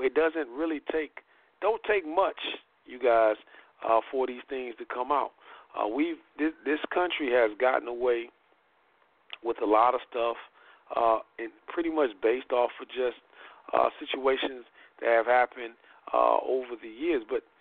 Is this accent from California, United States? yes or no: no; Indiana, United States; In my hometown of Indiana, I think I talked about this on the show once before.